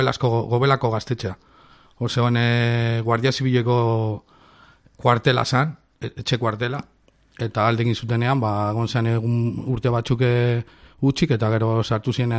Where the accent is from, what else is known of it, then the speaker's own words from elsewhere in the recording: Portugalete, Basque Country, Spain; also born or lived in Bilbao / Trapagaran; Bilbo, Bilbo jaio nintzen, baina urtsaroa pasan eban Portugalet eta Trapagan artean Portugalet ikastetxea jo nintzen, eta gero Trapagan bizi izan naiz. Gurasoen etxean, bueno, gurasoak jarraitzen da bizitzen Trapagan.